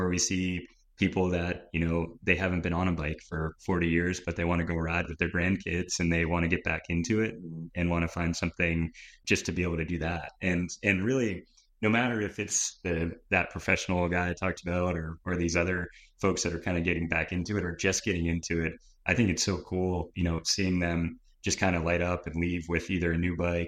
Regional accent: North Andover, Massachusetts, United States; You know, I've known about the shop, you know, growing up in North Andover. I would ride by it. I would see it in town.

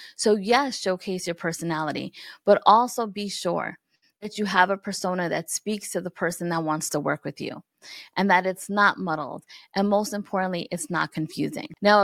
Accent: New York, United States; And I say this with love, but I'm from New York, so brace for impact.

